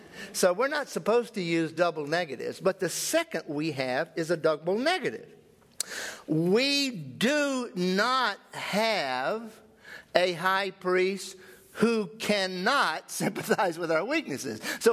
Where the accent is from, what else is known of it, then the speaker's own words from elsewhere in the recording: the South, United States; And I can mock him because I'm a Southerner. And I can put on that accent real quickly if you want me to.